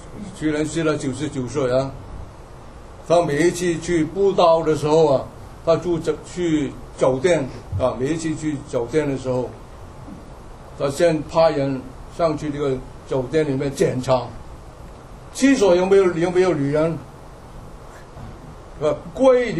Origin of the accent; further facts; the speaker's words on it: United States; 你看这个小鼹鼠这个动作向我们美国人挑战审判我们